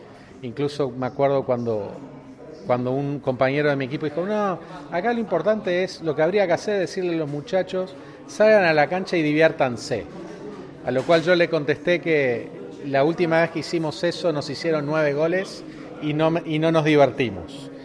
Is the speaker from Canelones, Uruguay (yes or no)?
no; Montevideo, Uruguay; soy sacerdote de Montevideo, Uruguay